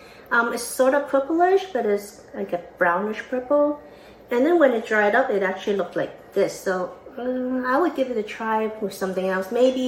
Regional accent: Hong Kong; where I grew up in Hong Kong, Easter was actually a four-day weekend.

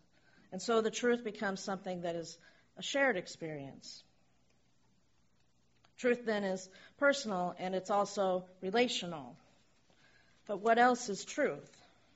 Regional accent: Mountain View, California, United States; born there; I was born in Mountain View, and my mom's from Sunnyvale.

